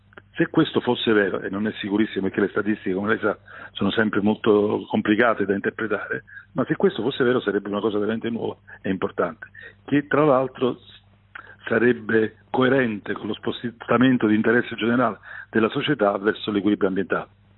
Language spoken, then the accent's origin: Italian; Naples, Campania, Italy; io sono napoletano è che Napoli è una città meravigliosa, piena di cultura, di intelligenza, di creatività, di bellezze naturali e di storia. Però è un po' incasinata.